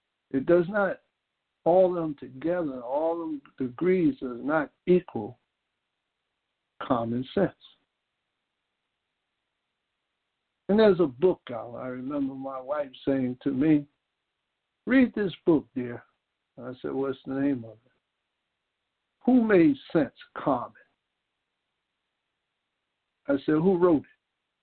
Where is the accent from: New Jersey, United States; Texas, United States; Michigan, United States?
New Jersey, United States; Newark; born there; My mother could be pregnant with me in Kansas City, but she gave me birth in North New Jersey. Say I was born in Canada, or pardon me, Kansas City. I was born in Newark.